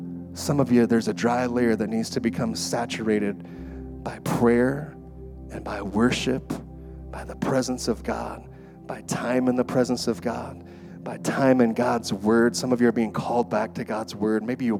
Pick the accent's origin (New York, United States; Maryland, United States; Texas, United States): Texas, United States; Like, I grew up in the Texas Panhandle chasing storms, you know, and in the Texas Panhandle, it's as flat, and you can see as far as the eye can see.